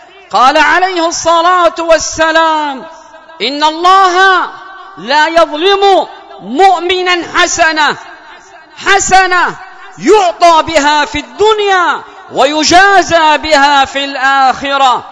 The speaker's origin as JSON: {"language": "Arabic", "country": "Yemen", "said": "اللهم ادفع عن بلادنا اليمن"}